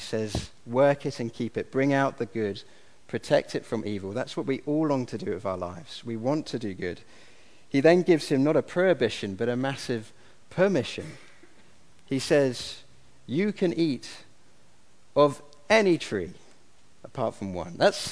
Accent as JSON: {"language": "English", "region": "Scotland", "country": "United Kingdom", "tie": "born or raised there", "said": "I remember when I was growing up in Scotland, because it was Scotland, we had a lot of space, we had a big garden"}